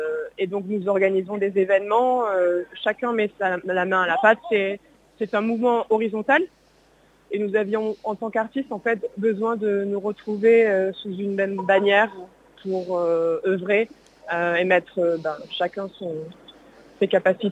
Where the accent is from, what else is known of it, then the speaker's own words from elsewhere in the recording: Marseille, Provence-Alpes-Côte d'Azur, France; j'habite à Marseille, je suis marseillaise